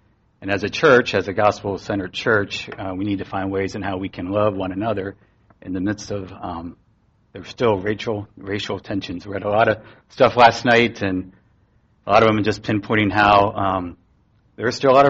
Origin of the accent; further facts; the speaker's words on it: Maryland, United States; He's from California, many of you know. I'm from Maryland.